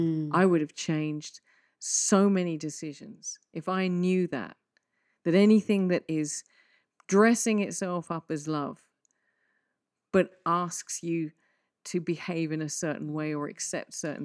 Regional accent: England, United Kingdom; We're English. Oh, we're good at this stuff.

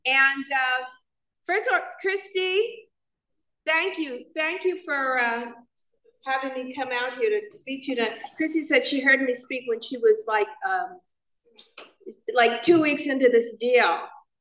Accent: New York City, New York, United States; now in California, United States; And I'm from New York, born and raised in Harlem.

